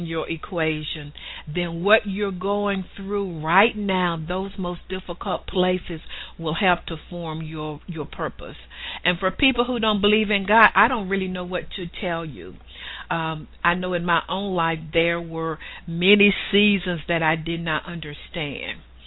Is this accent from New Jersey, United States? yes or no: no; Chattanooga, Tennessee, United States; I grew up in Chattanooga, Tennessee, went to college, had my master's degree.